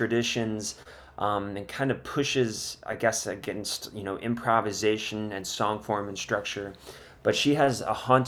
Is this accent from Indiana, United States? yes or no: no; Milwaukee, Wisconsin, United States; I grew up in Milwaukee, Devin's from there, and Ethan's in Chicago. And now we're kind of spread around the Midwest a little bit.